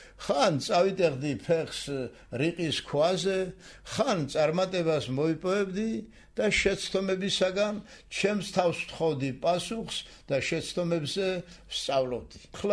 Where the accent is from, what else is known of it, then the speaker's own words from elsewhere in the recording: Likhauri, Guria, Georgia; მე სწორედ ლიხაურიდან და ჩემი ბავშვობიდან მოვდივარ